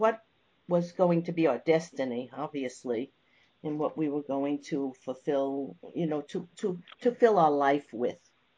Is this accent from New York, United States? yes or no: yes; New York, United States; I'm from New York.